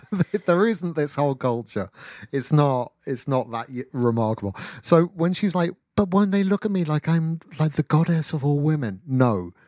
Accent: United States; But I am an American woman.

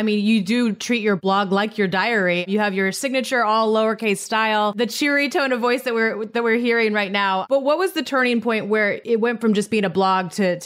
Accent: Montana, United States; But I'm from Montana, so I'm vaguely

